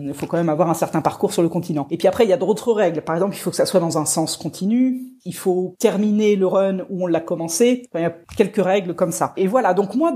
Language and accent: French; Rouen, Normandy, France; born there; quand je suis passé par Rouen, ma ville natale